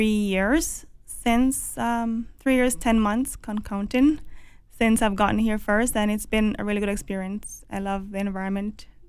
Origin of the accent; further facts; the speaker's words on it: Westmoreland, Jamaica; now in Canada; Okay, so I'm originally from Jamaica. I came from Westmoreland, which is a small town in the west side of, we're close to Negril in Jamaica, beautiful beaches, I must add. I came here originally for studies.